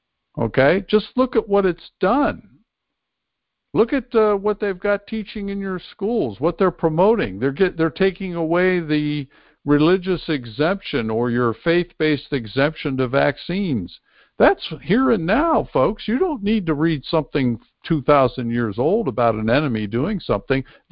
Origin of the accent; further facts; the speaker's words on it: Pennsylvania, United States; Pennsylvania, my home state, which I found hard to believe.